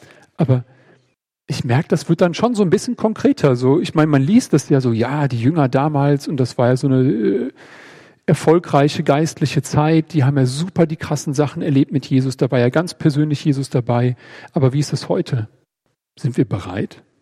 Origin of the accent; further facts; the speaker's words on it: Germany; Ich bin ja Deutscher, dann natürlich trage ich Socken in den Sandalen.